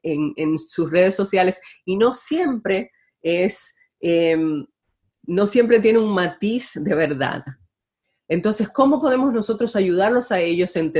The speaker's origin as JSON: {"language": "Spanish", "country": "Dominican Republic", "said": "Soy latina, soy mujer, soy dominicana, soy inmigrante"}